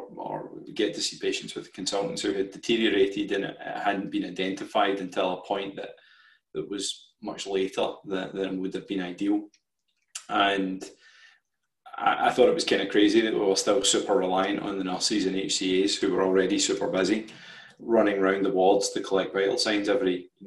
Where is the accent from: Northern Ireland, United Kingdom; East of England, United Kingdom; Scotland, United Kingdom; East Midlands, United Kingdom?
Scotland, United Kingdom; Paisley; So I grew up in Paisley, which is just outside of Glasgow. So kind of small post-industrial town